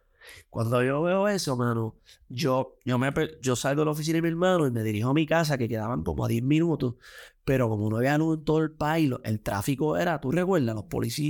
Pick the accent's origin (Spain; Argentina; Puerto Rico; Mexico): Puerto Rico; Mayagüez; yo soy un jibarito de Mayagüez, vengo de una clase, ¿verdad? Mi familia es clase media trabajadora